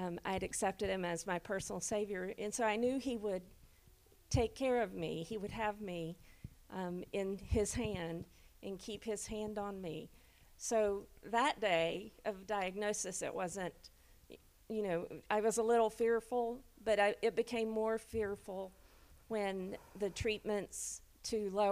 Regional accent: Georgia, United States; I was in Savannah, Georgia at the time. I'm originally from Georgia

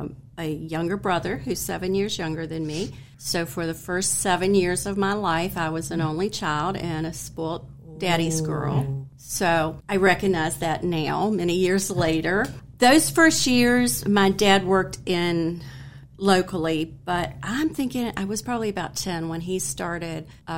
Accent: Timberville, Virginia, United States; I have been in Rockingham County my entire life, except for a very short period of time that I tried to move away, and that didn't work out.

